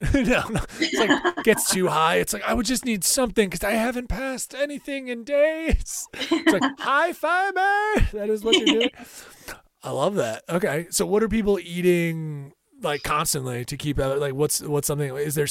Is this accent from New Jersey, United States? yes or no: yes; New Jersey, United States; I'm from Jersey. Love the Pine Barrens.